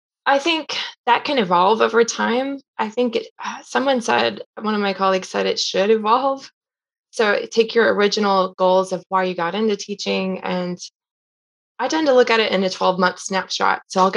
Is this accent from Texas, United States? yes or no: yes; Texas, United States; he actually teaches here in my home state, Texas.